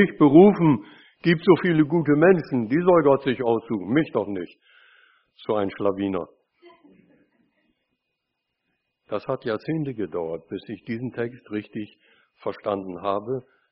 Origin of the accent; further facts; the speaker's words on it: Bremen, Germany; als ich meinen jährlichen Besuch in Bremen machte, in meiner Heimat.